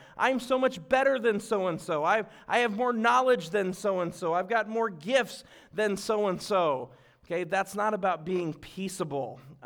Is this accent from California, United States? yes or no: yes; Yuba City, California, United States; Now, I'm from Yuba City, so I don't have chains.